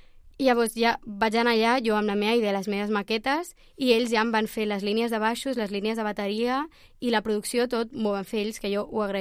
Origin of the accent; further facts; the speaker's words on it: Martorell, Catalonia, Spain; Martorell.